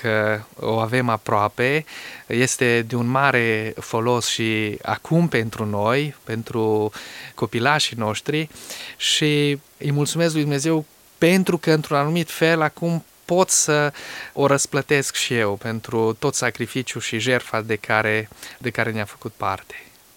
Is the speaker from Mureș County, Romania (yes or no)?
yes; Bobohalma, Mureș County, Romania; Eu am venit de la Bobohalma, de la Sad, din județul Mureș.